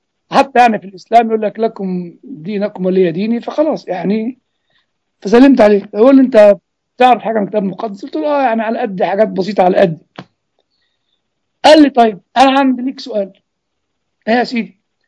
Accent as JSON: {"language": "Arabic", "country": "Egypt", "said": "احنا عندنا في مصر 1400 سنة شتيمة في المحبة واعتبارها ضعف"}